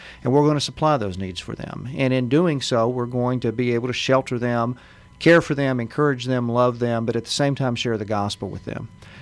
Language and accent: English; Longview, Texas, United States; also born or lived in California; Not a stranger to Longview, either. I grew up in Longview, Pine Tree graduate.